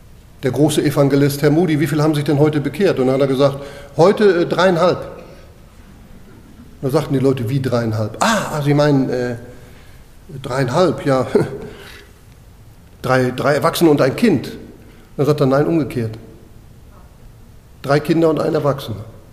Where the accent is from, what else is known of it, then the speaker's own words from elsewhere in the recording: North Rhine-Westphalia, Germany; ein bisschen anders als in Bayern, ich komme aus der Kölner Gegend, und da war das so, also jedes Dorf hatte da so seinen Maibaum.